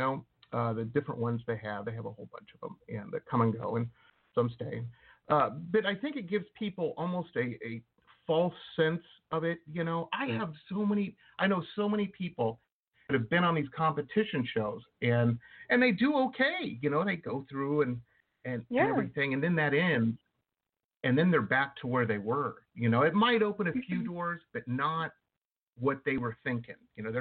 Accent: Detroit, Michigan, United States; And I grew up in Detroit, so I'm used to bad

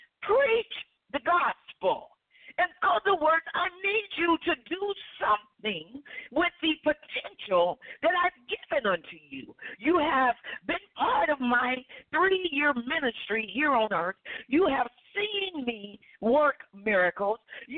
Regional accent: Alabama, United States; I'm sorry, I'm from Alabama. This is my southern, you know, meal coming into being.

